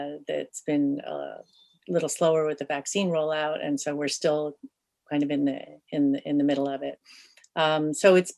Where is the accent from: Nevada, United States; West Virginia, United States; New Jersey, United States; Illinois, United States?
New Jersey, United States; also born or lived in California; I'm Tibetan American, and I grew up in New Jersey and California, and I grew up basically trying to ignore my Tibetan heritage because I really wanted to fit